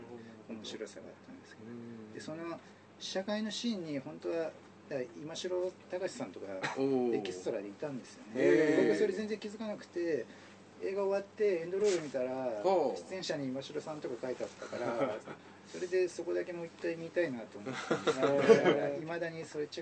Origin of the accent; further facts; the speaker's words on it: Oji, Tokyo, Japan; あれ僕の地元がロケ地なんですよ、北区のあの王子で赤羽の隣なんです